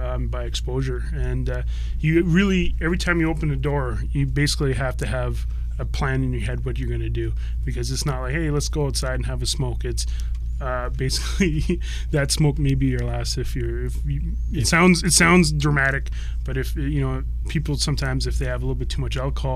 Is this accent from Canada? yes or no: yes; Northwest Territories, Canada; So literally there's more people outside the door here than there is in my hometown.